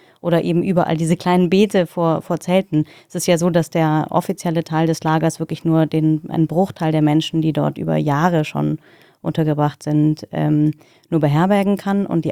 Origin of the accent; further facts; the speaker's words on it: Germany; okay, ich bin Deutsche, ich bin sogar von Haus aus Juristin.